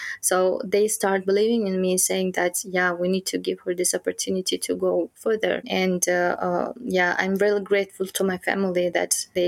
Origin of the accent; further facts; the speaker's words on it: Tajikistan; English is a second language; oh my God, I came from Tajikistan, and they might will think that I'm kind of not well educated, or maybe young, like, you know, as a girl.